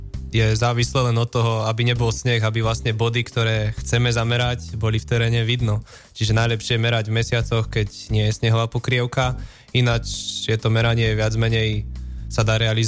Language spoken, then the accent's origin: Slovak; Martin, Žilina Region, Slovakia; nakoľko som Martinčan, tak to je samozrejmosť, že tieto kopce mám prejdené, schodené všetky.